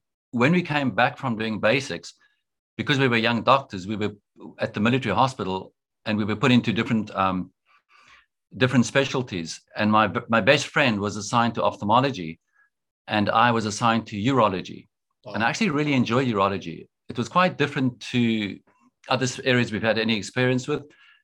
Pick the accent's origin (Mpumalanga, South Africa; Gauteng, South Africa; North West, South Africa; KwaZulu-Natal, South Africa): Gauteng, South Africa; Pretoria; I grew up in Pretoria and went to school at a school called Clapham High in Pretoria, co-ed school